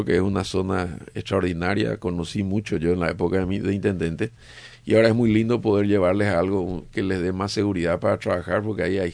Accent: Ecuador; Nosotros tenemos 54. Tenemos una masacre en Guayaquil.

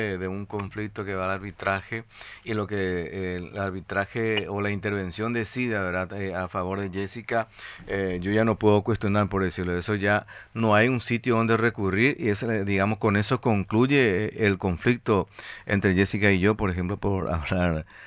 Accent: Paraguay; ¿cuántos somos los paraguayos dentro de esa categoría, directora?

